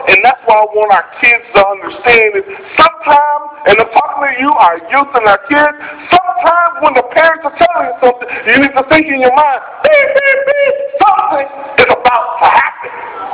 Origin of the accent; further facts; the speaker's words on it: Florida, United States; I'm from Florida, see, and we get these little things, these little storms called hurricanes.